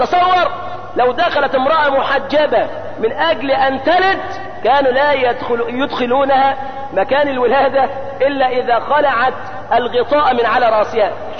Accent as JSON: {"language": "Arabic", "country": "Egypt", "said": "ونحمد الله أننا عندنا في مصر والحمد لله أن نسبة الحجاب مرتفعة في مصر"}